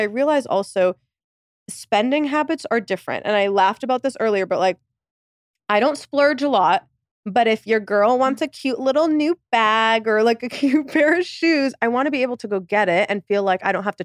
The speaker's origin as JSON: {"language": "English", "country": "Egypt", "moved": "yes", "said": "We came here from Egypt with no money. And for me growing up, I always associated happiness and worth with money."}